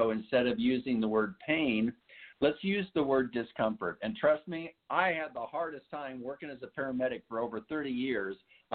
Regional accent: Iowa, United States; there's a reason I moved from Iowa out to Southern California so I could enjoy the weather for a period of time.

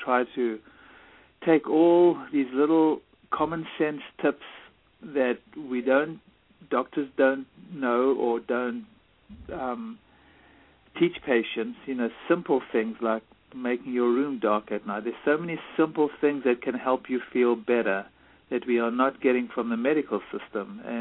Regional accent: South Africa; growing up in South Africa as a white South African under apartheid

